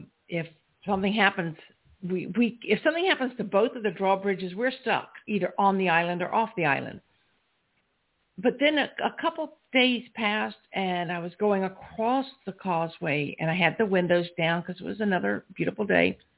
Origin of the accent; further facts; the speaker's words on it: South Carolina, United States; Now, I grew up in South Carolina, or maybe I should say, I grew up in South Carolina.